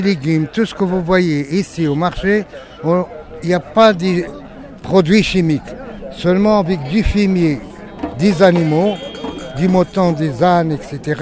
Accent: Zagora, Drâa-Tafilalet, Morocco; je suis de la région, je connais tout le monde me connaît. Ah oui, c'est mon pays natal, Zagora.

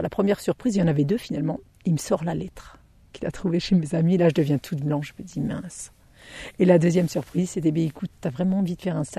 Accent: Occitanie, France; moved away; c'est à ce moment-là finalement que j'ai quitté l'Ariège, ces montagnes et cette autarcie, parce que même si j'ai eu le premier appartement, au départ de mon apprentissage, j'étais chez mes parents

